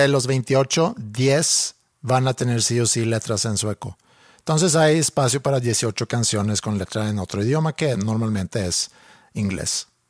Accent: Finland; Spanish is a second language; Como tú bien sabes, yo crecí en los 70s y 80s. Siendo pues prácticamente vecino de la Unión Soviética.

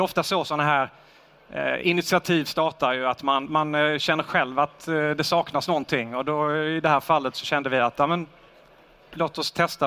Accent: Sweden; Vi är svenskar. Vi har haft Skandinavien, Sverige som en utgångspunkt.

